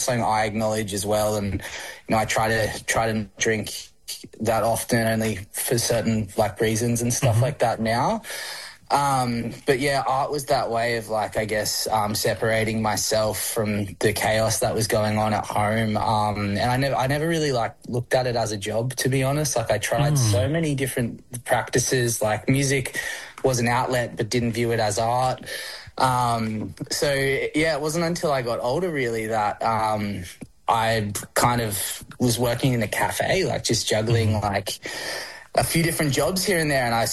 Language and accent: English; Sunshine Coast, Queensland, Australia; I guess, so for me, I grew up on the Kabi Kabi lands on the sunny coast.